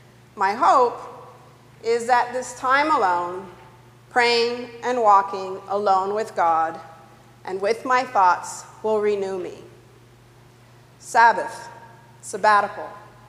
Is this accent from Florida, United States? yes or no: yes; Florida, United States; I plan on spending some time with family and friends in my home state of Florida.